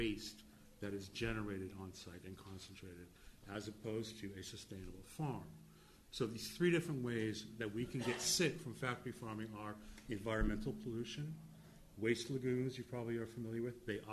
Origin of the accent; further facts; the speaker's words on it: Brooklyn, New York, United States; I'm a guy from Brooklyn. What do I know about farming, right?